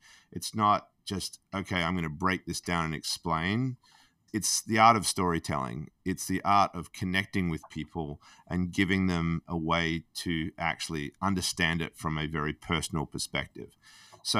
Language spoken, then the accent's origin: English; Australia; that's 25 cents Australian, as you can gather. I'm an Aussie.